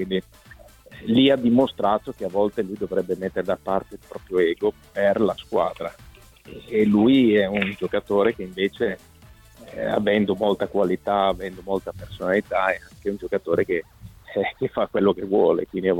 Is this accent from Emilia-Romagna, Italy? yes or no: no; Rome, Lazio, Italy; e essendo anche romano non è così semplice quando iniziano a avercela con te